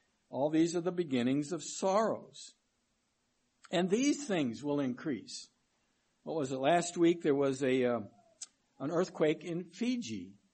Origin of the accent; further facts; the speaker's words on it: Chicago, Illinois, United States; You know, my hometown is Chicago.